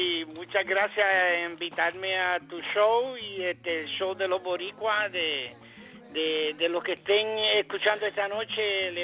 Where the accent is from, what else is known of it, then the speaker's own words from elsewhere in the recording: Chicago, Illinois, United States; yo nací en los Estados Unidos, en Chicago, de padres puertorriqueños, son de Gurabo. Ahí fue donde me crié por un tiempo